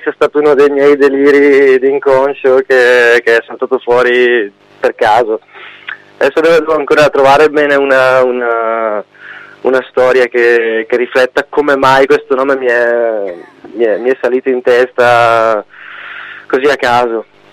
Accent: Brescia, Lombardy, Italy; Noi studiavamo a Milano, però io sono di Brescia

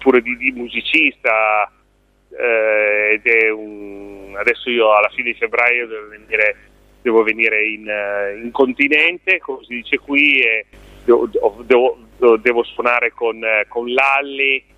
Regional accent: Turin, Piedmont, Italy; Io sono di Torino, quindi però per me è la città più bella del mondo.

